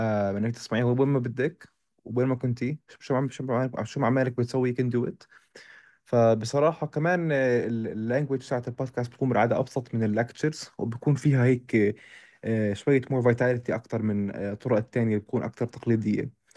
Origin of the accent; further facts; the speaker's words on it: Palestine; ونقدر نقدم ونورجي إحنا كفلسطيني إيش ممكن نقدر نعمل يعني